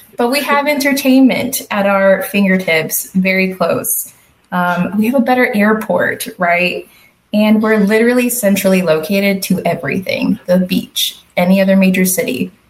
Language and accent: English; San Antonio, Texas, United States; I'm from San Antonio, right? Like, it was easy to come back here